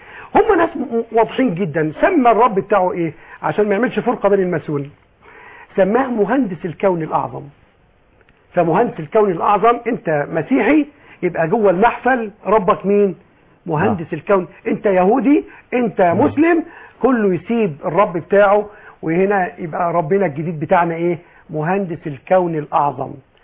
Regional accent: Egypt; لأن أنا مصري وأنا مسلم.

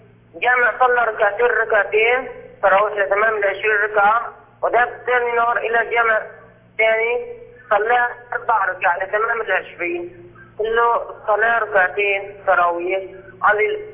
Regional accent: Syria; moved away as an adult; now in Turkey; أنا من سوريا وأتيت إلى تركيا فرصة عمل

